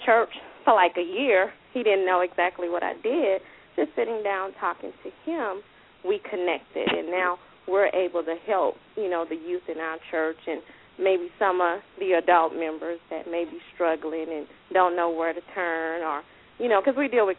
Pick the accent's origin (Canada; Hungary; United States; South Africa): United States; Louisiana; because I'm actually from Louisiana, so my mother, my nieces, my nephews, and my siblings were also affected by the hurricane.